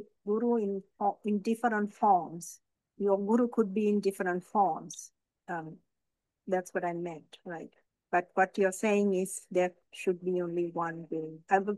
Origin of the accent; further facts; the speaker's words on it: Toronto, Ontario, Canada; I'm from Toronto, able to join because of this time